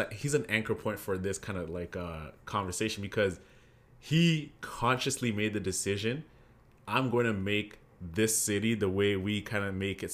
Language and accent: English; Kenya; being Kenyan and everything, we always have this idea like we have to go and get educated somewhere else.